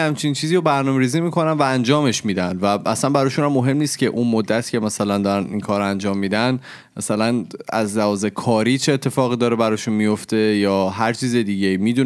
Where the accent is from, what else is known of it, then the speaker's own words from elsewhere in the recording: Iran; moved away as an adult; از ایران اومدم تازه،